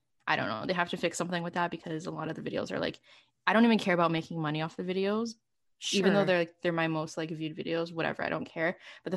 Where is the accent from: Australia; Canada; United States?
Canada; being Canadian